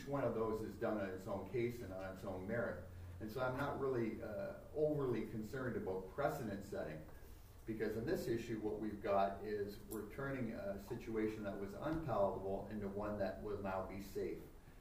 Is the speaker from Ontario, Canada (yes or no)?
yes; Windsor, Ontario, Canada; growing up in Windsor, Essex